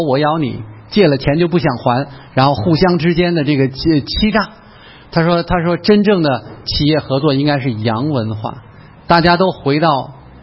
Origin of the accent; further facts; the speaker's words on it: Beijing, China; 我是北京来的，这是北京的天坛啊